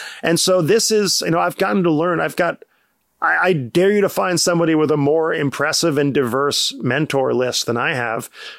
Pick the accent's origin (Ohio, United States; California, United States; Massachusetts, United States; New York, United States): California, United States; Santa Monica; growing up in Santa Monica, you're raised to believe that barbecued chicken is a boneless, skinless chicken breath grilled with some KC masterpiece.